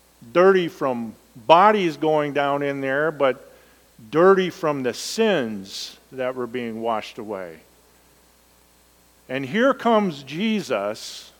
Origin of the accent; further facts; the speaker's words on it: Elkhart, Indiana, United States; So when I was about 4 years old, I grew up in Elkhart, Indiana